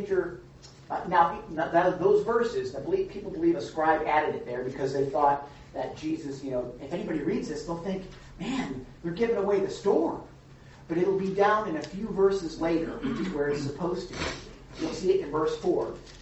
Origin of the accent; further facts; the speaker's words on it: Canada; I'm a Canadian.